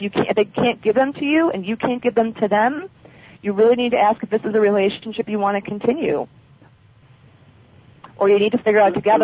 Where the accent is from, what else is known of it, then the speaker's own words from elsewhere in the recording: Midwest, United States; I grew up in the Midwest. We didn't have healers.